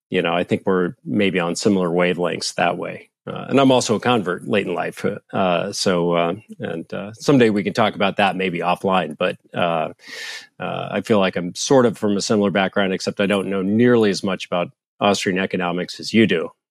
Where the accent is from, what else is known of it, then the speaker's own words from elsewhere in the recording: Arizona, United States; I'm from Arizona, and I moved back to Arizona about 2002